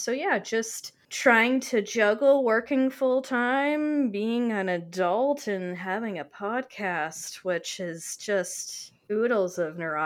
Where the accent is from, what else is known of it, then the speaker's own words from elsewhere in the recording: Canada; I am her Canadian counterpart, so bonjour, poutine.